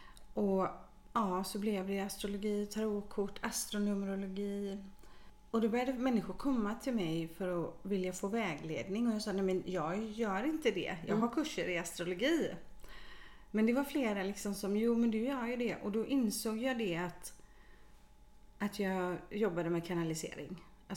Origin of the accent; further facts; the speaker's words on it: Hindås, Västra Götaland County, Sweden; Jag växte upp i Hindås, så det ligger ju inte så långt ifrån Borås.